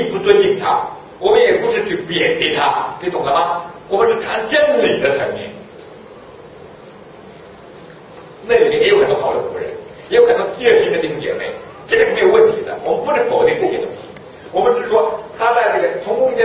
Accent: China; 是我们中国人话说，是说教

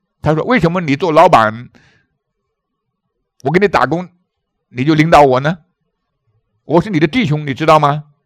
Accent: China; 我们知道作为中国人哈，千百年来就是要么崇拜权柄，要么就是什么挑战权柄

